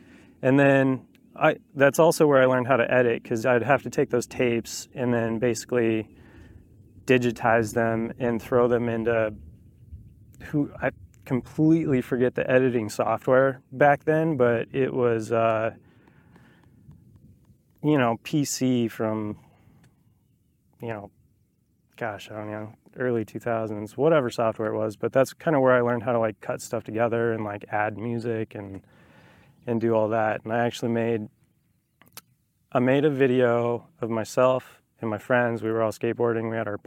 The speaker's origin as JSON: {"language": "English", "region": "New Mexico", "country": "United States", "tie": "born or raised there", "also_born_or_lived": "Colorado", "said": "Yeah, so born and raised in New Mexico. Was there till I was about 21-ish. And then I moved to Colorado for like 6 years-ish. And then moved back to New Mexico"}